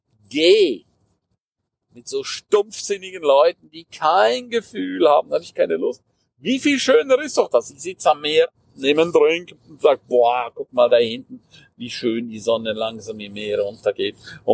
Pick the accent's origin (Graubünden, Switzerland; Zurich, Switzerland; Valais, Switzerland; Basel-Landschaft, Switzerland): Graubünden, Switzerland; first language Romansh; German is a second language; Also die Sprachen, die ich im Moment spreche, klar, Schweizerdeutsch, Hochdeutsch, Italienisch, Rätoromanisch, was meine Muttersprache ist, das ist übrigens die vierte Landessprache der Schweiz, Französisch, Englisch, Spanisch.